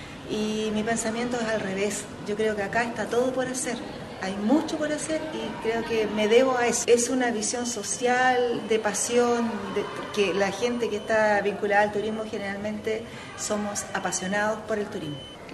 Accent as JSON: {"language": "Spanish", "town": "Viña del Mar", "region": "Valparaíso", "country": "Chile", "tie": "born or raised there", "moved": "yes", "said": "Yo soy oriunda de Viña del Mar y hace 39 años que estoy acá en el norte"}